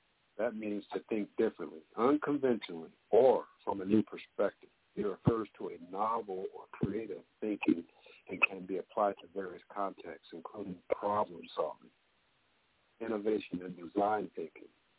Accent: Cleveland, Ohio, United States; you know, I grew up here in Cleveland, and I'm currently residing. Yeah, I'm in Cleveland right now

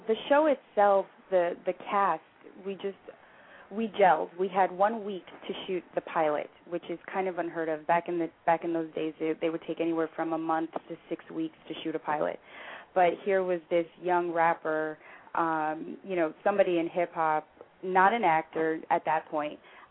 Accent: New York, United States; I didn't realize the impact the show had until I grew up in New York, and I went back to New York after

